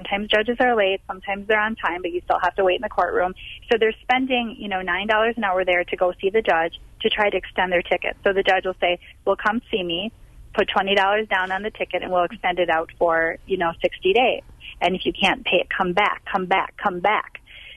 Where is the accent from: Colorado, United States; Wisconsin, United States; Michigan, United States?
Wisconsin, United States; now in Milwaukee, United States; it's not where I'm from, by the way. You know, I'm from the Door County area, and I've seen poverty all around the state.